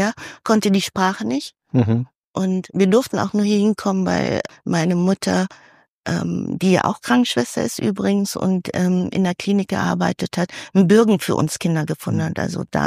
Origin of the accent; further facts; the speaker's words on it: Manila, Metro Manila, Philippines; now in Germany; Ich komme aus Philippinen, in Manila, das ist ja die größte Stadt dort, beziehungsweise Hauptstadt, und komme halt auch aus dem Slums sozusagen. Also Slums konnte ich wirklich rüber gucken, wobei wir schon ein Steinhaus hatten.